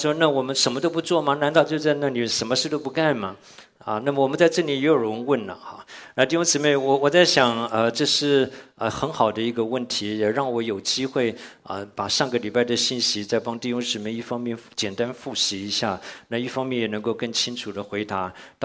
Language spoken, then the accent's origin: Chinese; Taiwan; 我们小的时候在我所在的眷村